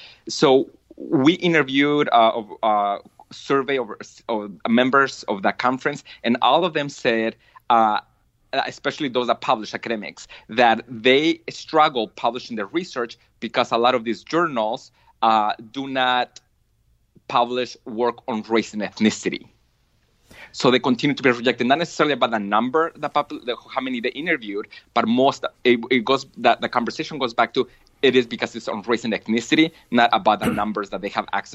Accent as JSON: {"language": "English", "country": "Mexico", "said": "because of my accent, my skin color, and being Mexican, how people engage with me in those spaces"}